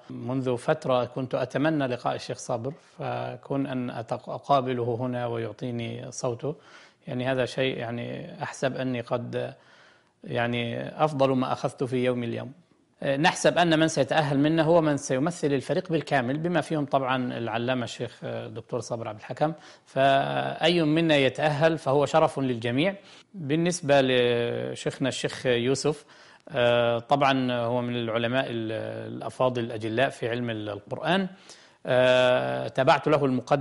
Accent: Al Lith, Makkah Province, Saudi Arabia; born there; من مواليد الليث مكة المكرمة، مصري الجنسية، من خريج جامعة الأزهر الشريف.

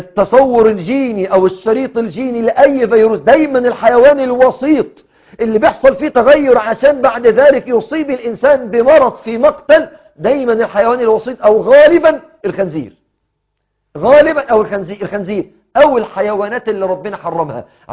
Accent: Egypt; والحالة الحالات اللي ماتت عندنا في مصر سببها كده

